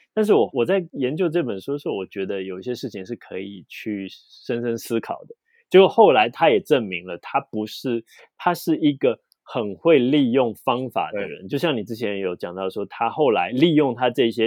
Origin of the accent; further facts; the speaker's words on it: Taiwan; 因为我们台湾人